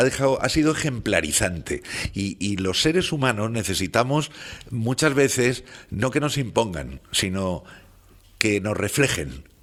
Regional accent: Spain; luego resulta que para equiparar ciertos servicios europeos seguimos siendo españoles.

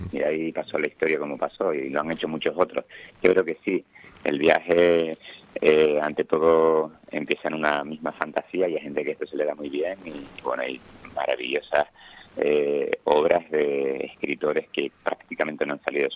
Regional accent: La Laguna, Canary Islands, Spain; Te digo que yo soy de La Laguna, y lo de La Laguna es un verano tropical al lado del tiempo de la Antártida.

